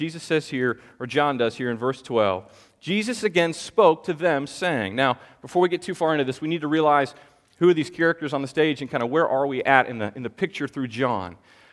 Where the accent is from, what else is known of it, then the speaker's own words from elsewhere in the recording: Texas, United States; and I can say that because I'm from Backwoods, Texas.